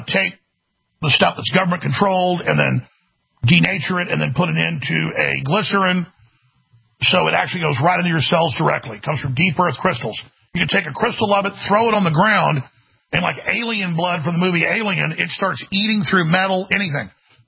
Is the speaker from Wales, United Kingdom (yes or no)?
yes; Wales, United Kingdom; I'm obviously Welsh and a lot of family going back to jolly old England.